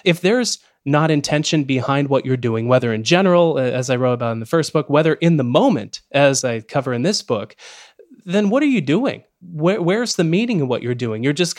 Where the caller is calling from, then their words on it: Canada; especially as a Canadian speaking to you from Canada